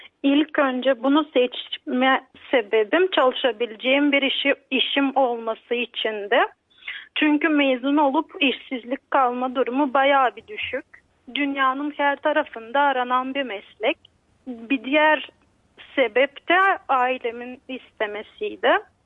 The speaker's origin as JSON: {"language": "Turkish", "town": "Silistra", "region": "Silistra Province", "country": "Bulgaria", "said": "21 yaşındayım. Silistra tarafındanım. Tarla işleyen bir anne babanın çocuğuyum."}